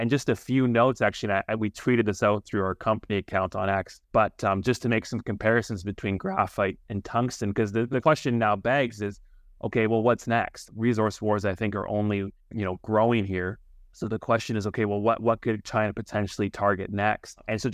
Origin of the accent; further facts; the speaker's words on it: Vancouver, British Columbia, Canada; I'm from Vancouver originally